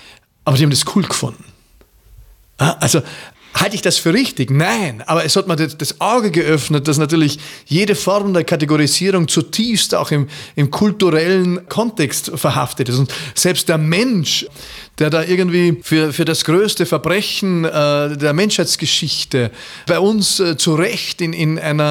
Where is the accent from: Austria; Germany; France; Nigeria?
Austria; ich bin verfallen als Österreicher.